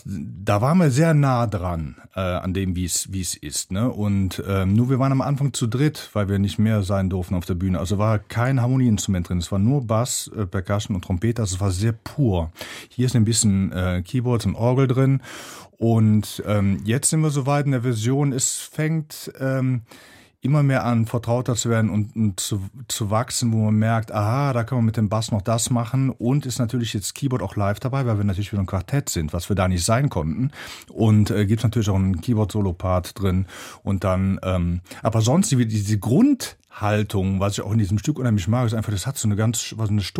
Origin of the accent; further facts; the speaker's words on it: Aachen, North Rhine-Westphalia, Germany; Kann man nicht überhören. Ich komme aus Aachen, genau.